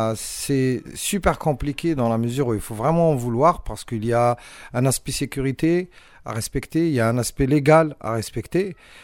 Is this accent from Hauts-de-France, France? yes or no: no; Nancy, Grand Est, France; moi je viens de Nancy, de Lorraine